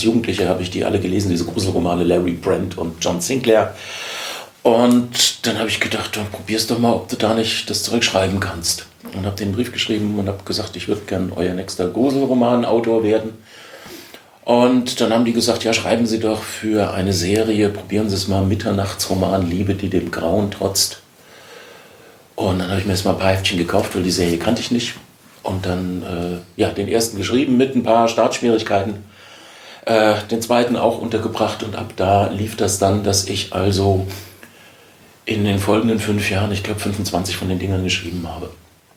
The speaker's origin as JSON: {"language": "German", "town": "Darmstadt", "region": "Hesse", "country": "Germany", "tie": "born or raised there", "said": "Bin 63 geboren, komme aus Heilbronn ursprünglich, bin als Kind oft umgezogen worden und dann mit 13 in Darmstadt gelandet, was ich dann auch sehr schnell als meine Heimat begriffen habe. Zumal meine Großeltern hier schon ein paar Jahre vorher hingezogen waren."}